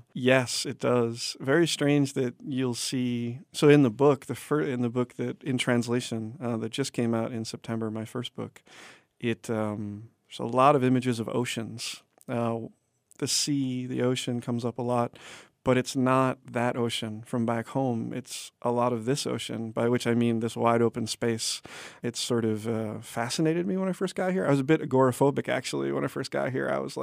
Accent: Massachusetts, United States; I grew up in New England. I grew up about 20 miles north of Boston.

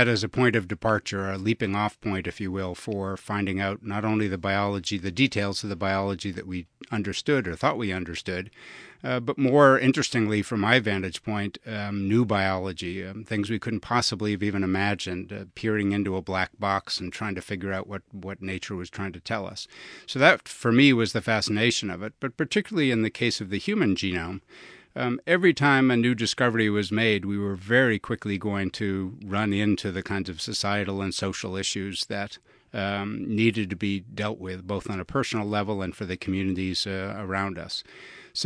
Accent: Boston, Massachusetts, United States; in New England, there are people growing up in Boston who are lake people and look north, and there are, there's ocean people who look south, and we were one of those lake families.

